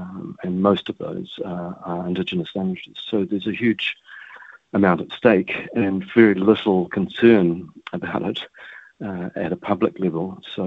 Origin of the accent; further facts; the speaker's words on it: Christchurch, Canterbury, New Zealand; I grew up in Otatahi in Christchurch in a very monocultural and monolingual environment